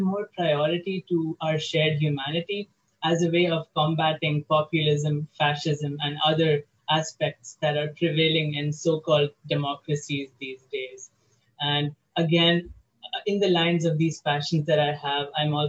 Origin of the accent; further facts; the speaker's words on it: North India, India; now in United Arab Emirates; I am 19 years old and I am from North India, although I have resided for most of my life in the United Arab Emirates